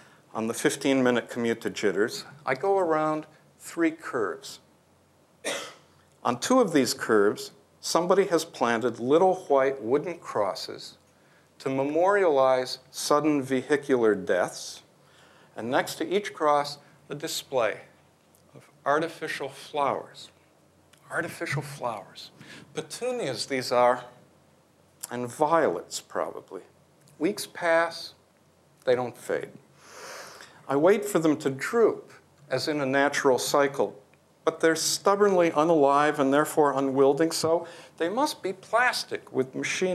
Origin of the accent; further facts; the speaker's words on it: Midwest, United States; And since I'm a Midwesterner, a tornado.